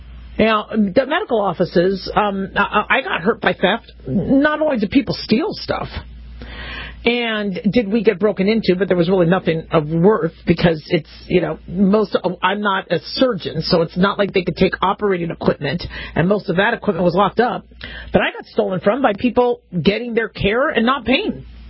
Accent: United States; I'm a mom. I'm an American.

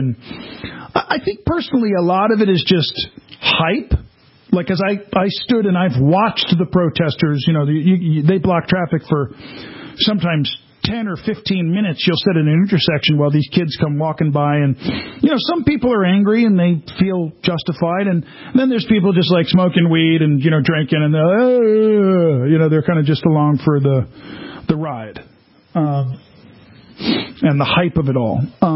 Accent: Long Island, New York, United States; also born or lived in Tucson, United States; now in Rockland, United States; Because I'm a New Yorker. I was born and raised Long Island, New York.

